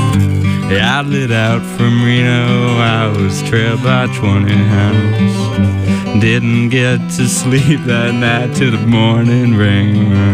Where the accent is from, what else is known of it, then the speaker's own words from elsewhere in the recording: Puerto Rico; I come from Puerto Rico. Puerto Rico. By way of Costa Rica, pura vida.